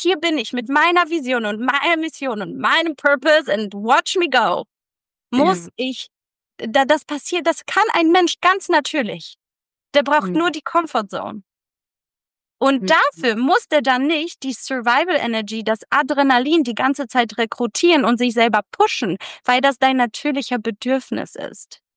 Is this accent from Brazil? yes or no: no; Poland; ich komme aus Polen